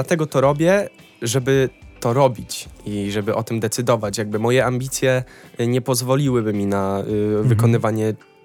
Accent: Krynica-Zdrój, Lesser Poland, Poland; Ja pochodzę z południowej części Polski, z okolic Krynicy Zdrój, Krynicy Górskiej, więc tak naprawdę ja jestem... Tak, skrajnie z dołu, że tak powiem.

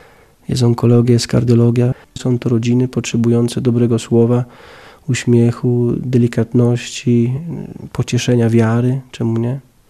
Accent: Żmigród, Lower Silesian Voivodeship, Poland; była na koncercie w Polsce, w Żmigrodzie, w mojej rodzinnej miejscowości

